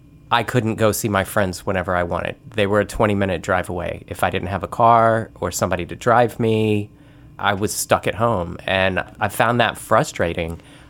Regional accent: Memphis, Tennessee, United States; Sure. Yeah, I grew up in Memphis, Tennessee.

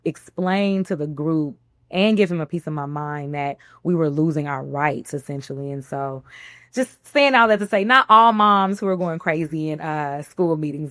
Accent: Houston, Texas, United States; I'm from Houston. I'm from the South.

